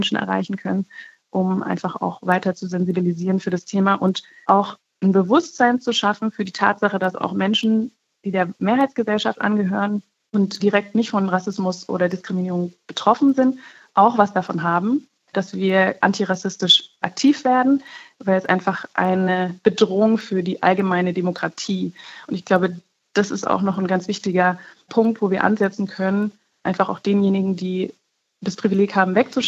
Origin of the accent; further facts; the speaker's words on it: Bavaria, Germany; Zum Beispiel gerichtet an schwarze Deutsche, die aus Bayern kommen, so wie ich zum Beispiel.